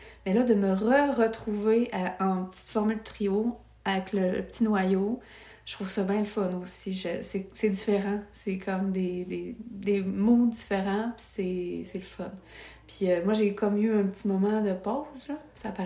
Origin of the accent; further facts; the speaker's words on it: Repentigny, Quebec, Canada; now in Les Éboulements, Canada; Mais je suis originaire de Repentigny.